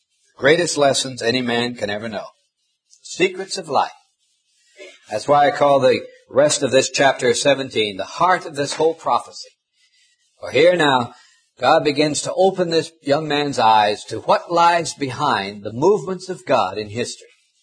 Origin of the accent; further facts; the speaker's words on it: Montana, United States; Up in my home state of Montana, we would often have in the summer months long periods of drought where no rain fell